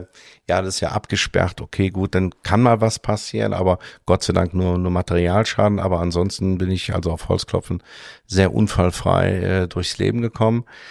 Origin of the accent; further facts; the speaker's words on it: Eifel, Germany; Ich bin in der Eifel groß geworden, das ist ländlich.